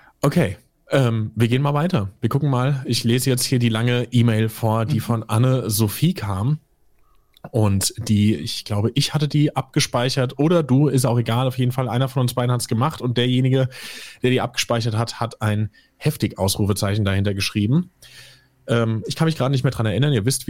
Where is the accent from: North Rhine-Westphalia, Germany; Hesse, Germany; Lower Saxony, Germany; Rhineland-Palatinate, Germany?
Hesse, Germany; born there; now in Hamburg, Germany; bin 39 Jahre alt. Ich wohne mit meinem Mann und meinen 3 Töchtern in Hamburg, bin aber gebürtige Hessin, so wie wir.